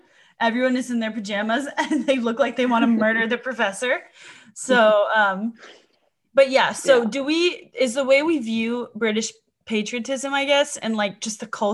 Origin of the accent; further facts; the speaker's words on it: California, United States; now in France; And we never look like I'm from California where guys wear the same joggers and Vans and like low rise socks every day.